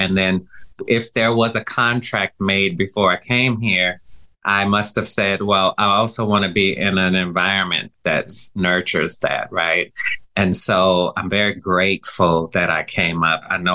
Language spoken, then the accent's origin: English; Louisiana, United States; I am originally from Louisiana. I did come up in a home with a father who was a pastor.